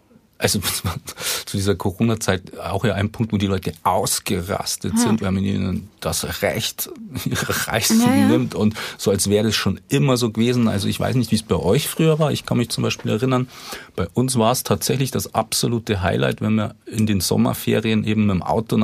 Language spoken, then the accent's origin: German; Germany; wir sind ja aus Germany